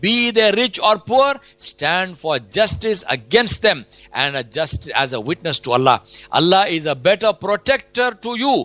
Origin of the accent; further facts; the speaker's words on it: India; We grew up in India.